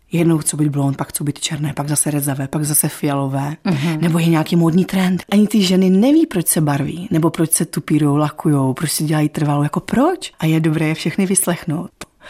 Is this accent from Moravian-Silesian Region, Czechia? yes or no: yes; Brušperk, Moravian-Silesian Region, Czechia; já pocházím z Brušperka a v Brušperku vlastně žiju celý život